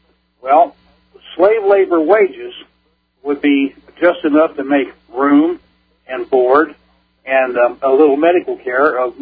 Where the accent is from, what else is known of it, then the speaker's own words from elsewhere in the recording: Indianapolis, Indiana, United States; I'm from Indianapolis.